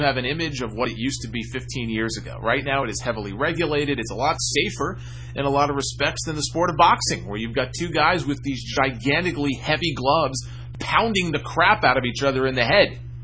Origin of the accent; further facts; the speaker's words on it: New York, United States; one of those states that MMA is illegal in, if you can believe it, is my home state of New York.